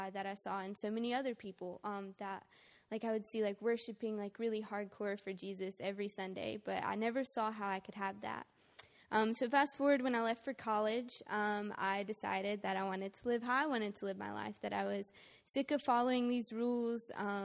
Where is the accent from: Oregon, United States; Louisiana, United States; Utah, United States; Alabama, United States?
Alabama, United States; It's around Dothan, but yeah. So I grew up in Alabama.